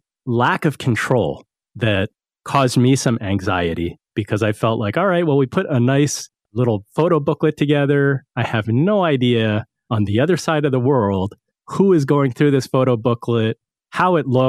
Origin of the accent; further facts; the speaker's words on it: East Coast, United States; I grew up on the East Coast.